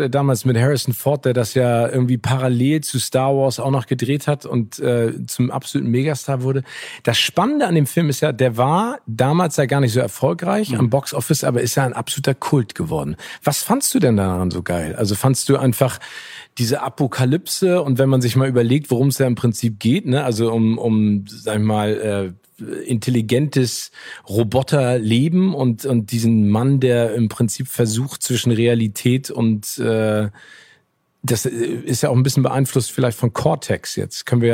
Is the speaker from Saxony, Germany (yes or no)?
no; Hamburg, Germany; Er kocht unglaublich gerne, sammelt Uhren und ist meiner Heimatstadt Hamburg sehr verbunden.